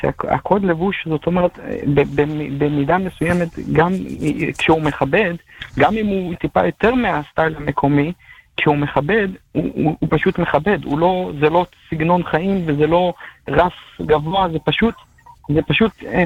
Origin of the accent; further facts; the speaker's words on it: Belgium; אני בעיקרון אני אירופאי מבלגיה